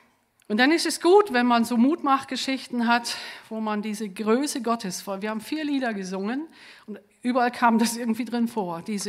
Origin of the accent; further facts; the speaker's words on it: Lower Saxony, Germany; ich bin keine Schwäbin, ich komme aus Norddeutschland und genauer gesagt aus Ostfriesland, aber ich lebe schon sehr, sehr lang hier im Süden.